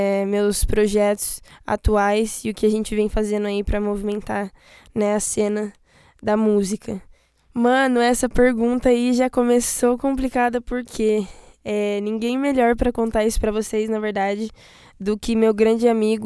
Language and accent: Portuguese; Londrina, Paraná, Brazil; born there; em Londrina, que é minha cidade residente, né, e onde eu nasci